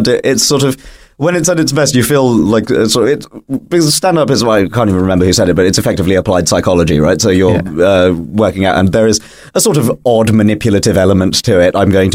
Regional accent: London, United Kingdom; because I grew up in London, my parents very kindly were like, you can live with us until you can afford both rent and food.

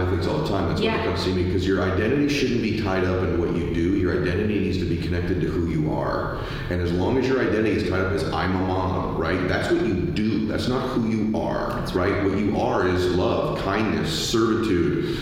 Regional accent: California, United States; He's from the South, I grew up in California, right?

